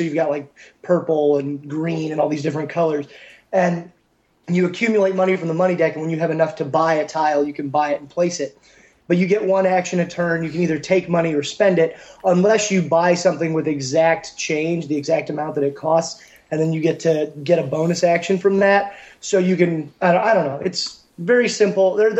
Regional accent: Columbia, Missouri, United States; Columbia, Missouri. So okay. The middle of nowhere.

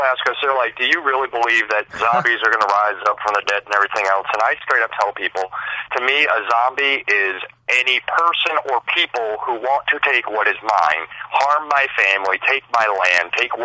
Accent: Florida, United States; I hung out with a bunch of Vietnam vets growing up in the Everglades

